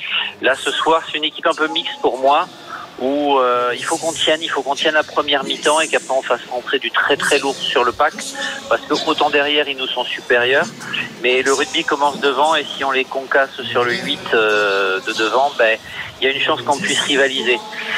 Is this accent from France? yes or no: yes; Toulouse, Occitanie, France; Ah mais moi je suis un vrai Toulousain